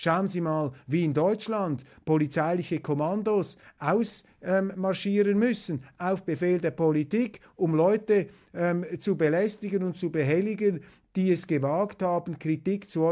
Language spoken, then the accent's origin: German; Switzerland; Und ich muss Ihnen sagen, als Schweizer, ich finde es ganz wichtig, dass wir die Freundschaft zu den Vereinigten Staaten gerade in dieser Phase pflegen